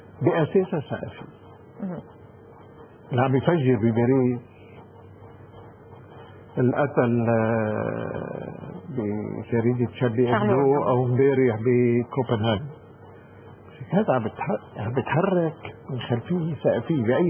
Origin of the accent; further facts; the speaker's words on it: Lebanon; يعني أنا بقول نحن كلبنانيين إسلام ومسيحية عنا بين إيدينا تجربة نادرة